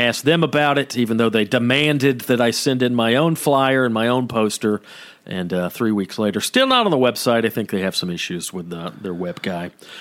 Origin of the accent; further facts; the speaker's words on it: Kentucky, United States; Hey, I'm a Mexican, but I'm from Kentucky. How about that?